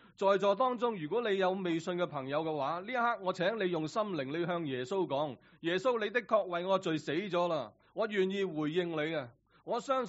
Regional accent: Hong Kong; 我们香港人开始都想了，在网上都谈了

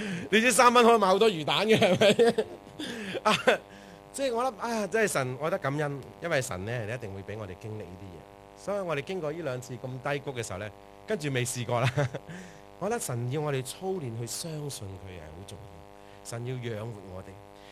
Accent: Chaozhou, Guangdong, China; 因為我本身係潮州人，即係潮州大男人

